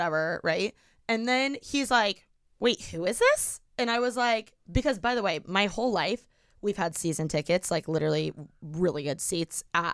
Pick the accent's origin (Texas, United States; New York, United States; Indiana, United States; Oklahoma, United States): Indiana, United States; Bloomington; now in Los Angeles, United States; So I'm from Bloomington. Okay. Indiana, where IU is.